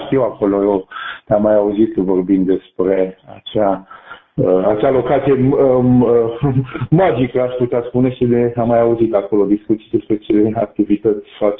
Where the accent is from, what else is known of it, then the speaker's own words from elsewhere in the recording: Fetești, Ialomița County, Romania; born there; eu sunt născut în sud-estul României, la Fetești, în Ialomița.